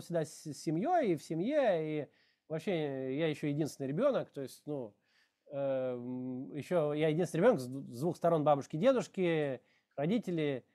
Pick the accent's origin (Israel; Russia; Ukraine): Israel; То есть он все наше детство в Израиле проработал программистом.